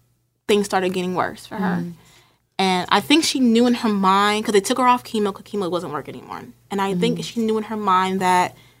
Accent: New Jersey, United States; And we're both from New Jersey, so we might be kind of related.

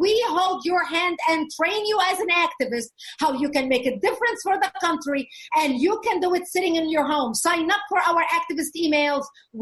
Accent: Lebanon; moved away; I come from a country where I know what happens. I was born and raised in Lebanon

